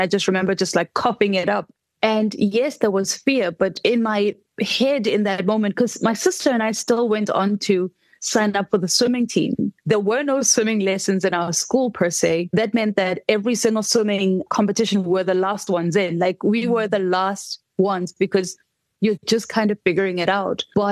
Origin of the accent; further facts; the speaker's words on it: Soweto, Gauteng, South Africa; I come from Soweto. I would have figured it out. You know, I come from a world of figuring it out.